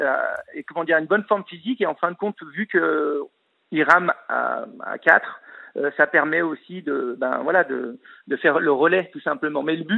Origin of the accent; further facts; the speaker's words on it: Auvergne-Rhône-Alpes, France; moi je suis originaire de Haute-Savoie